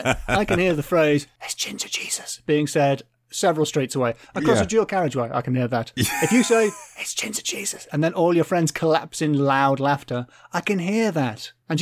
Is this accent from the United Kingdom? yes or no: yes; England, United Kingdom; because I am English